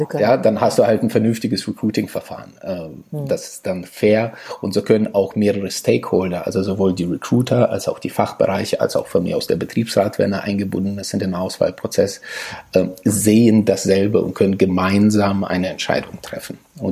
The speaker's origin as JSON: {"language": "German", "town": "Dortmund", "region": "North Rhine-Westphalia", "country": "Germany", "said": "Ich komme aus Dortmund."}